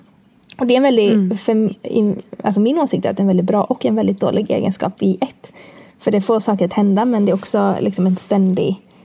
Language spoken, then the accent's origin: Swedish; Borås, Västra Götaland County, Sweden; I dagsläget så bor jag med min sambo i Borås, där jag kommer ifrån, i en liten bostadsrätt som är typ 40 kvadrat eller någonting.